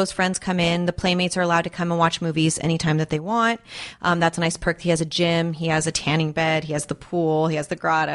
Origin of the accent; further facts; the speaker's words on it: Valencia, California, United States; Valencia.